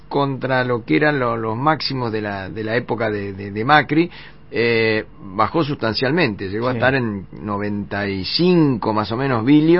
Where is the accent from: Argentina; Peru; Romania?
Argentina; los argentinos tenemos metido en nuestra cabeza